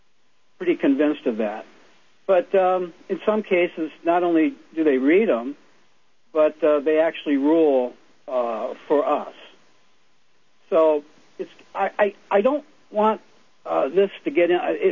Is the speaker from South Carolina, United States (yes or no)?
no; Chicago, Illinois, United States; I'm with you, and I am from that area. I'm from Chicago, Illinois area.